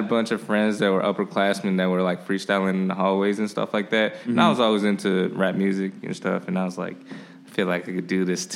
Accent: Skokie, Illinois, United States; also born or lived in Chicago; I was born in Chicago, moved to Skokie when I was about, like, 3.

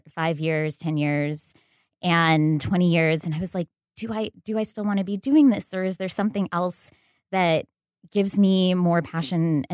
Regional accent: Orlando, Florida, United States; I grew up in Florida, so like I had missed that.

